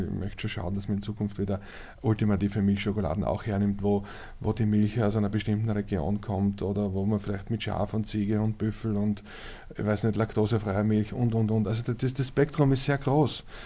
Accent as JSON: {"language": "German", "country": "Austria", "said": "die heißt ja bei uns in Österreich Grammelnussen"}